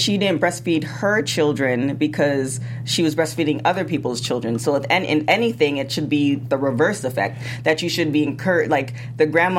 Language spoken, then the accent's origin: English; Canada; I'm from Canada